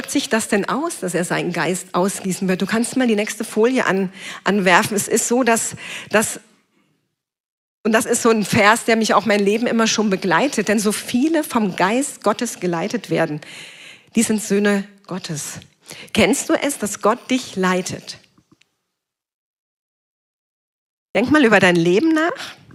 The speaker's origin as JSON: {"language": "German", "town": "Kassel", "region": "Hesse", "country": "Germany", "said": "ich komme aus Kassel"}